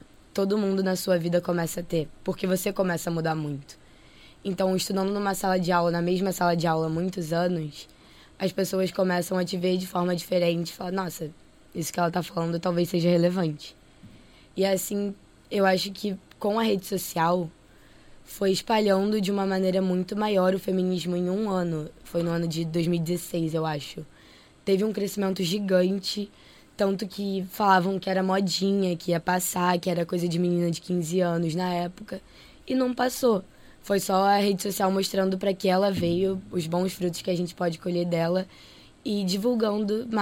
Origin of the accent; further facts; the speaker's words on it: Rio de Janeiro, Brazil; eu morava na Tijuca, eu cresci na Tijuca